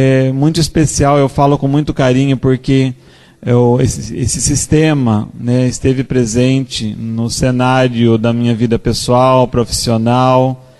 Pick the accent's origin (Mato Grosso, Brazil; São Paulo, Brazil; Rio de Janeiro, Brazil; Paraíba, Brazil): São Paulo, Brazil; Santa Bárbara d'Oeste; sou de Santa Bárbara do Oeste, São Paulo.